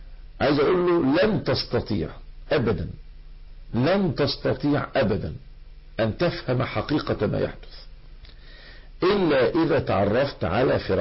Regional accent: Egypt; طبعا جبهة الانقاذ الوطني عندنا في مصر كان نفس الاسم ده موجود في الجزائر

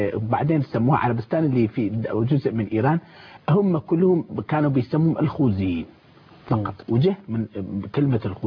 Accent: Kurdistan Region, Iraq; واللي موجود في العراق، نحن وأنا جزء من العراق ولنا حكومة إقليمية في داخل الدولة الاتحادية العراقية

